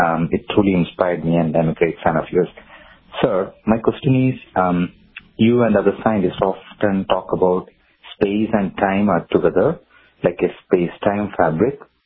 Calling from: Phoenix, Arizona, United States; I am calling from Phoenix, Arizona.

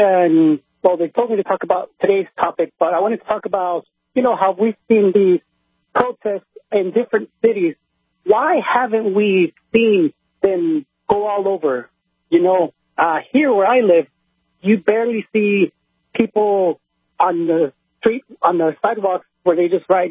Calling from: Oklahoma, United States; Hello, Alex. I'm calling from Oklahoma.

